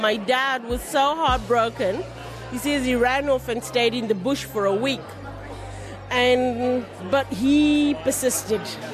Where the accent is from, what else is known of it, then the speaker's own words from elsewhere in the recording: Cape Town, Western Cape, South Africa; a brown sugar babe, and I'm from South Africa, Cape Town, but from around here I'm from the eastern suburbs.